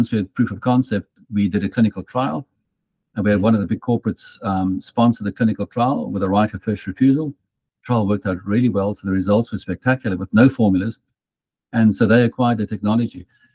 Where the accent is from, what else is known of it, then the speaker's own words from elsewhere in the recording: Pretoria, Gauteng, South Africa; Where I grew up in Pretoria, well, not when I grew up, but when I started working in Pretoria